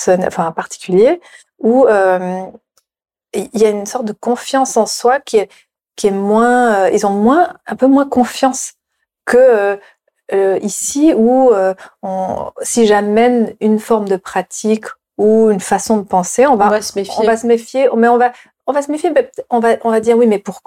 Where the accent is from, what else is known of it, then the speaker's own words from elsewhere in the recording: Switzerland; also born or lived in South Africa; enfin je suis suisse française, et même en Afrique du Sud quand j'ai commencé à vivre vraiment dans une culture anglo-saxonne